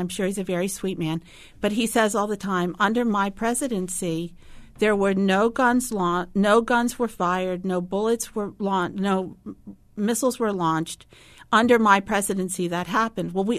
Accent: United States; And as an American in 1980, I fell to my knees that this would happen so abruptly and so boldly, you know.

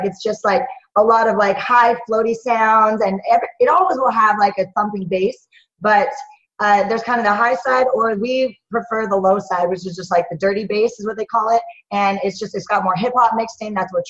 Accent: Seattle, Washington, United States; Because I grew up in Seattle area, Carson grew up in Salt Lake.

